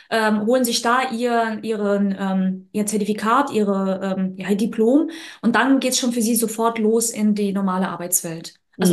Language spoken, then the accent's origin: German; Ukraine; German is a second language; nee, bei uns in der Ukraine gibt es keine Ausbildung.